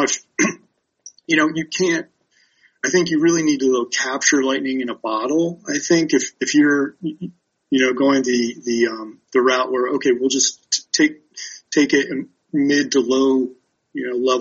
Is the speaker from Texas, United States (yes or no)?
no; Baltimore, Maryland, United States; A really interesting case is right up the road, my hometown of Baltimore, right?